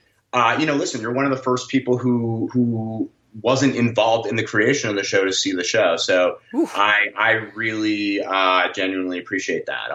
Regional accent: New York City, New York, United States; I grew up in New York City, as did our showrunner.

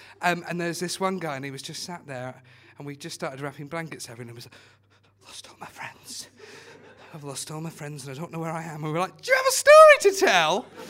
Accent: Watford, East of England, United Kingdom; I'm from Watford, by the way

